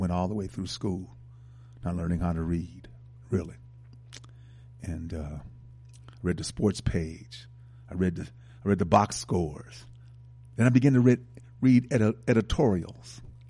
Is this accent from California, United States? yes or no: no; Milwaukee, Wisconsin, United States; I was an AFL fan, even though I'm from Milwaukee, and they wanted to give Milwaukee an AFL franchise